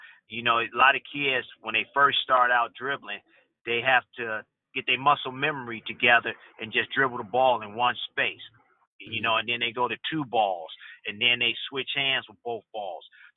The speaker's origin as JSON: {"language": "English", "town": "Chicago", "region": "Illinois", "country": "United States", "said": "I'm from Chicago, and we had a lot of snow back in the 70s, early 80s"}